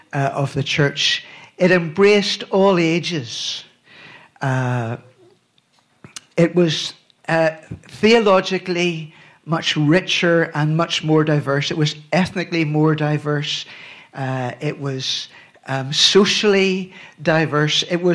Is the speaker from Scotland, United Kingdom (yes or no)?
no; Belfast, Northern Ireland, United Kingdom; We came from Belfast. I suppose we came from what was a very vibrant, radical group of young people who were caught up in what I think was a really remarkable outpouring of the Holy Spirit in Ireland, north and south, in the 70s and 80s.